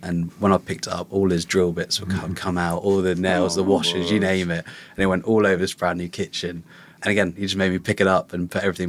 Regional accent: Southampton, South East England, United Kingdom; So born and bred in Southampton. Always been there my whole life. Recently moved to the New Forest between Bournemouth and Southampton, but still very, very close, only about 20 minutes away.

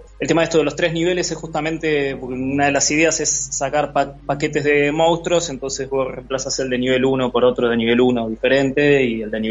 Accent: La Plata, Buenos Aires Province, Argentina; Somos de La Plata, claro.

